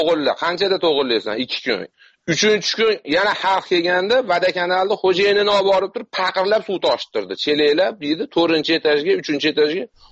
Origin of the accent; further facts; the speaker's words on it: Margilan, Fergana Region, Uzbekistan; Marg'ilondanman.